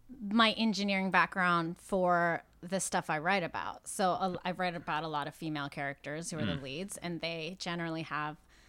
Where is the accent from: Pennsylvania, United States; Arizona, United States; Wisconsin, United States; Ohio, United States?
Pennsylvania, United States; Pittsburgh; I grew up in Pittsburgh. There's actually 3 different temples there right now.